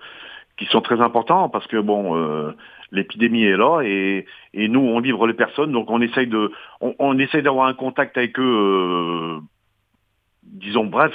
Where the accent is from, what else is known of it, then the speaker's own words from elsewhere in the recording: Firminy, Auvergne-Rhône-Alpes, France; moi je suis natif de Firminy